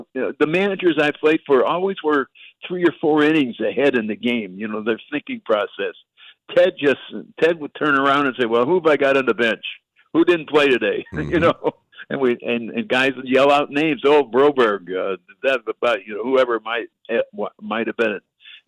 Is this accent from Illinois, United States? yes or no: yes; Chicago, Illinois, United States; and I'm born and raised in Chicago, folks. I mean, I've seen everything at least once in Chicago.